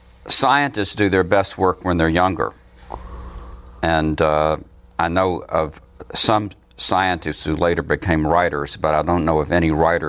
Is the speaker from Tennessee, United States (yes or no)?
yes; Memphis, Tennessee, United States; moved away as an adult; land, born and raised. I left at age 17 to go to college. Then I went to graduate school on the West Coast and came back to the East Coast to work and do research and write.